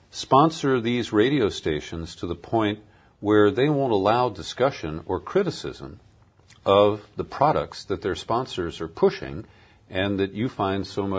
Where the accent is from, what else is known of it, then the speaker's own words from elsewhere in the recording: Ohio, United States; I grew up in Ohio, and I started working in radio in small towns.